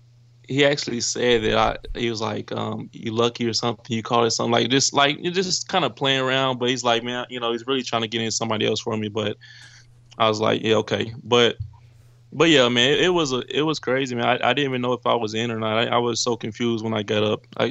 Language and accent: English; Oklahoma City, Oklahoma, United States; that the OU game is always been, of course, special to me because I'm from Oklahoma City. So a lot of my friends and families are OU fans.